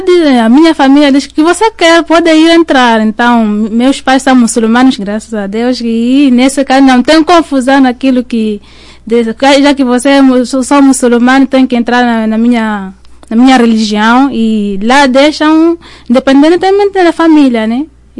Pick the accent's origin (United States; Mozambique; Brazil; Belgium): Mozambique; Bom, para mim, começou lá mesmo em Moçambique, África, na nossa terra, a minha terra, aliás.